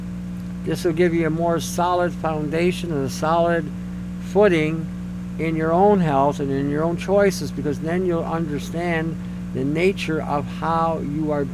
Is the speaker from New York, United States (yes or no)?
no; Detroit, Michigan, United States; where I grew up in Detroit for a young part of my life